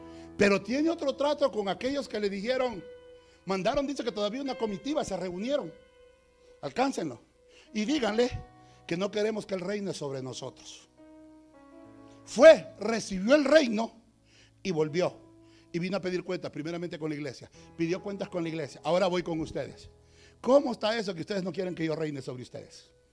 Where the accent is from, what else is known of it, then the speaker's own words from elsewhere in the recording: El Salvador; Y se enojan, especialmente mis paisanos. Y voy con mis paisanos porque soy salvadoreño.